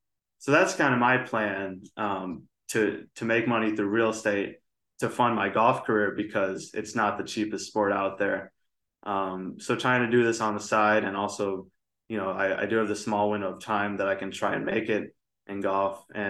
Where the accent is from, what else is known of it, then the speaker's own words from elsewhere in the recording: Peoria, Illinois, United States; And then I also helped my dad buy a fourplex in my hometown of Peoria, Illinois.